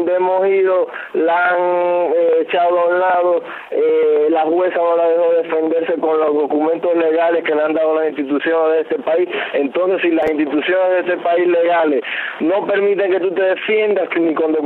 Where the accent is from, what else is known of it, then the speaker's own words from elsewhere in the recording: Cuba; Soy ciudadano cubano, tengo 24 años y soy estudiante de 5º año de la carrera de medicina.